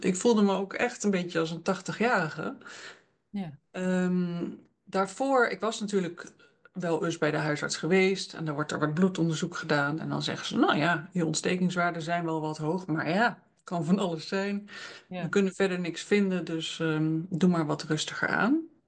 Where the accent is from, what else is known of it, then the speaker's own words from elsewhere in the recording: Utrecht, Netherlands; Geboren en getogen in Utrecht. Ik kom uit een gezin waar mijn vader had een fietsenwinkel. Dus ik ben boven de fietsen opgegroeid.